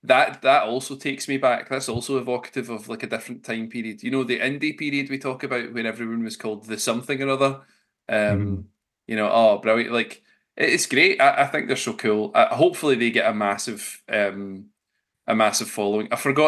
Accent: Yorkshire and the Humber, United Kingdom; accent: Yorkshire; Here they are in my Yorkshire accent.

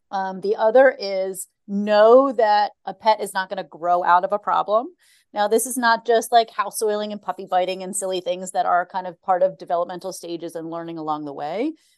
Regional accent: Philadelphia, Pennsylvania, United States; I can't complain. I grew up in Philly

